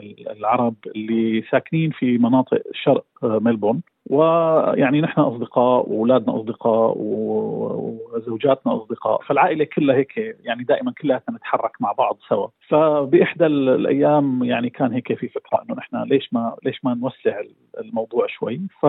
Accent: Syria; moved away as an adult; now in Melbourne, Australia; أنا من سوريا أساسا وموجود في أستراليا من عام 2017.

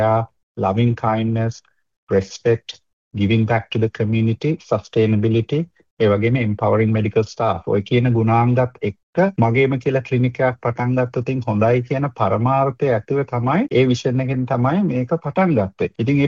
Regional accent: Matara, Southern Province, Sri Lanka; මම ඉපදුනේ මාතර මම පාසල් ගියේ මාතර රාහුල විද්‍යාලයට.

